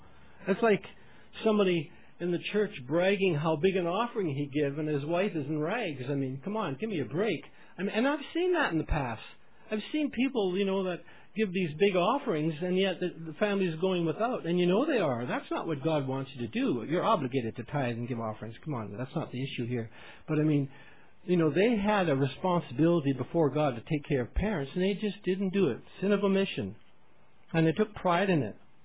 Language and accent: English; Canada; That's how you know that I'm Canadian.